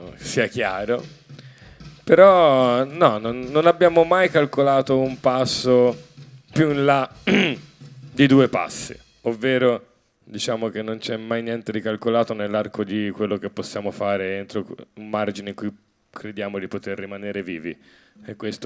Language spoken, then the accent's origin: Italian; Pisa, Tuscany, Italy; now in Livorno, Italy; da livornese, cioè da pisano trasferito a Livorno